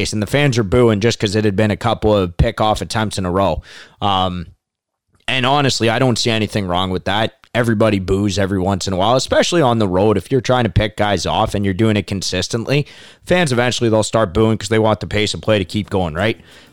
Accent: Canada; Obviously, I'm a Canadian, played baseball my whole life.

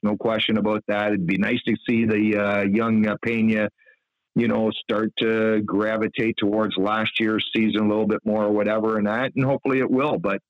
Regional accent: Toronto, Ontario, Canada; because we're from Toronto and stuff like

